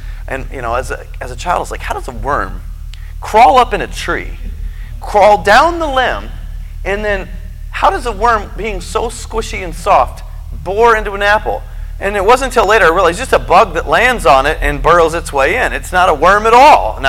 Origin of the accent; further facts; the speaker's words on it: Kansas, United States; Where I grew up in Kansas, and just up the road from us, there was an older lady